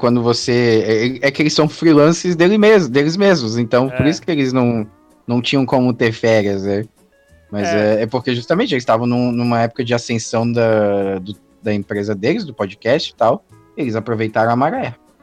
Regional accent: Palhoça, Santa Catarina, Brazil; now in Florianópolis, Brazil; eu moro em Florianópolis e eu ia pra... Quando eu era criança, eu morava na Palhoça ainda.

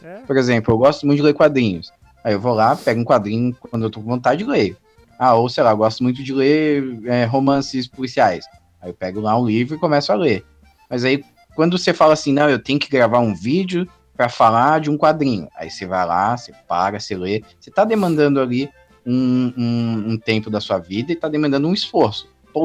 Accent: Palhoça, Santa Catarina, Brazil; now in Florianópolis, Brazil; eu moro em Florianópolis e eu ia pra... Quando eu era criança, eu morava na Palhoça ainda.

